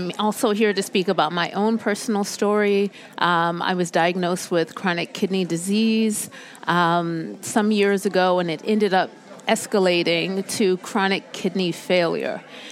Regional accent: Germany; mother's family origin is England as well as the United States. So speaking of Germany, I was raised in Germany as a child.

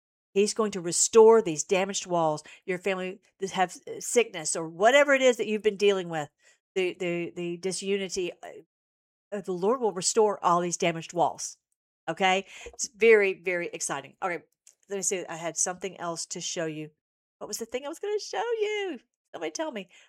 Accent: United States; I was raised in America. I need to be an American. I need to fight for America.

